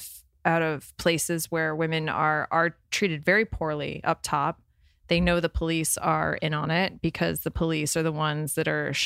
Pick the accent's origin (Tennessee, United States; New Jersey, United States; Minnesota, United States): New Jersey, United States; and I grew up in New Jersey, and I just grew up in a house where like we weren't allowed to walk past litter.